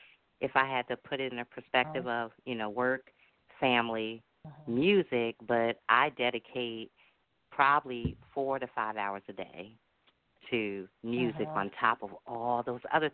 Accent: New Jersey, United States; You know, because I'm from Jersey, I'm more like a house girl, house music. I haven't quite caught on to the go-go fever because that's not, you know, I live in this area, but it's not home.

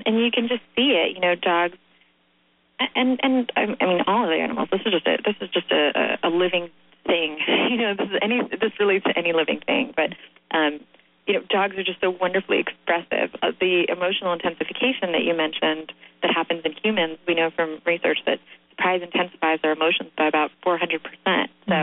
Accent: Ukraine; when I grew up in Ukraine

